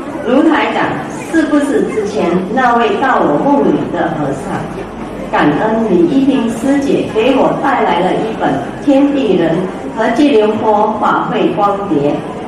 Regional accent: Penang, Malaysia; 我是来自槟城的

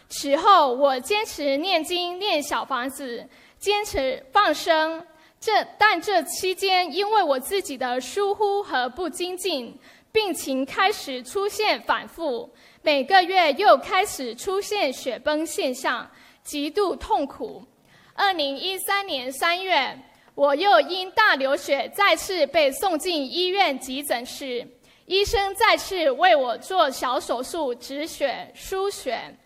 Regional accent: Los Angeles, California, United States

